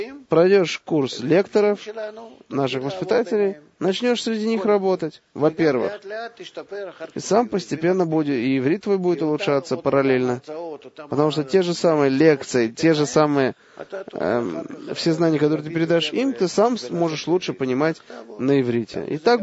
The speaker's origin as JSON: {"language": "Russian", "country": "Russia", "said": "Я из России."}